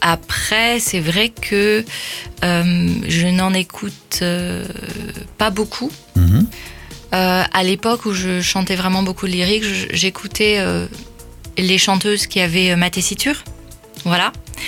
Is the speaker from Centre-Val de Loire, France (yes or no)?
no; Nice, Provence-Alpes-Côte d'Azur, France; Je viens de Nice, je suis née à Nice et j'ai fait mes études là-bas, mes études scientifiques.